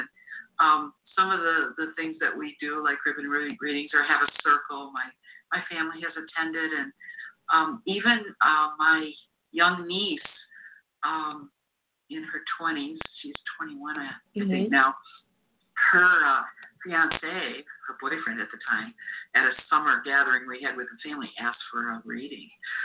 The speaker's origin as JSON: {"language": "English", "region": "New York", "country": "United States", "tie": "born there", "said": "I was born in Chautauqua County, and my family would talk about Lilydale"}